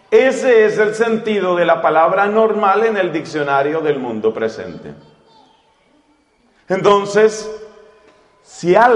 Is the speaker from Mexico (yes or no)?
no; Colombia; Entonces yo voy a hablar de mi país. Yo voy a hablar de Colombia.